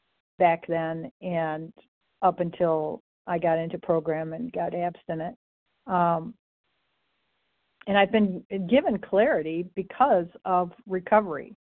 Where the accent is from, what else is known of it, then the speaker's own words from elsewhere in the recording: Michigan, United States; recovered compulsive eater. I'm from Michigan.